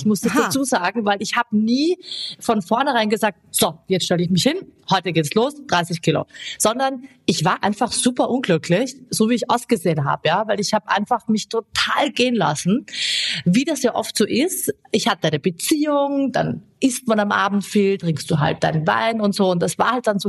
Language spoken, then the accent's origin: German; Vienna, Austria; Ich bin Wienerin, Melange.